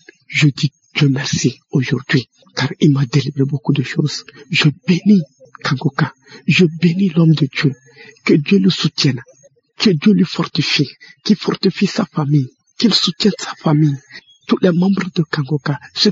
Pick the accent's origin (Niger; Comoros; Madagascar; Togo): Togo; Je suis un Togolais vivant au Togo.